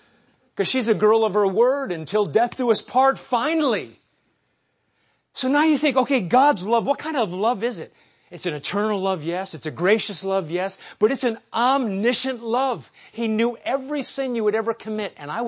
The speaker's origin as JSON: {"language": "English", "region": "Nebraska", "country": "United States", "tie": "born or raised there", "said": "I remember flying into Los Angeles from Nebraska. I grew up in Nebraska"}